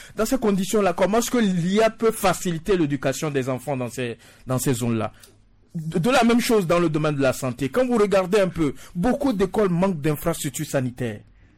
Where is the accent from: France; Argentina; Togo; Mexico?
Togo; nous, en tant qu'Africains, beaucoup plus précis en tant que Togolais